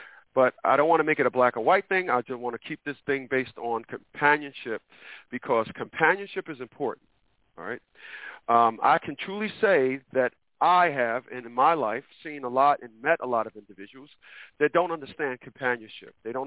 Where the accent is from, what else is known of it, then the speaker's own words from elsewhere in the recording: Newark, New Jersey, United States; Once again, I'm from Newark, New Jersey. I'm not from where you're from. So I'm speaking from the perspective of Newark, New Jersey.